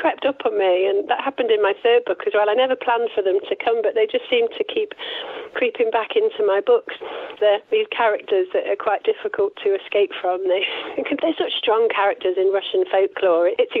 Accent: Wales, United Kingdom; now in Lake District, United Kingdom; I grew up in South Wales near the coast, so there's obviously beautiful beaches. And I've lived in a few places, but I've lived in the Lake District now, gosh, for over, it must be 16 years now, I think.

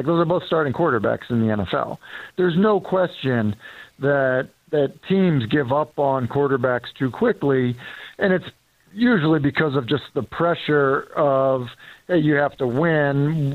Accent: Northeast, United States; Really, a better example is like growing up in the Northeast or like starting to raise my kids in the Northeast

